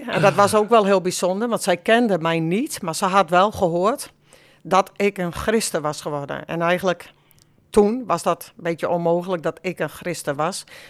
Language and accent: Dutch; Dokkum, Friesland, Netherlands; born there; now in Drachten, Netherlands; Ik ben geboren in Dokkum in het Hoge Noorden. Ik woon nu in Drachten.